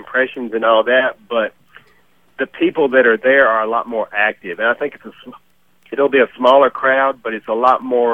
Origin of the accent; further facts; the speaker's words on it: Alabama, United States; I'm from Alabama, actually.